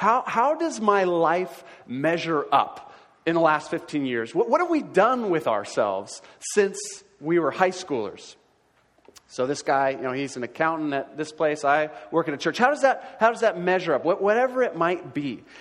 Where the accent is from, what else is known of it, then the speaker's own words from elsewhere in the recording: Newport, United States; I grew up in Newport, so Thanksgiving, Christmas is a time where I'll be in the malls.